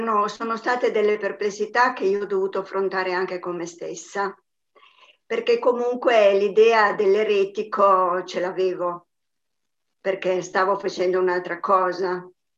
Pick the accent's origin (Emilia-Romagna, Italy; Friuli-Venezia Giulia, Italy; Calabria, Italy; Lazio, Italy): Friuli-Venezia Giulia, Italy; Gorizia; now in Naples, Italy; Io sono di Gorizia, però adesso sono nel gruppo di Ananda di Napoli.